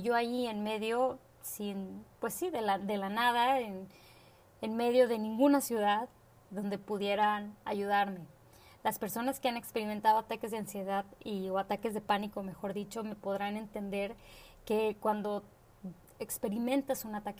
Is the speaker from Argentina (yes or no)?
no; Reynosa, Tamaulipas, Mexico; Yo estaba en Monterrey y de una u otra forma tenía que ir a casa. Soy de Reynosa, son alrededor de 3 horas de camino en camión.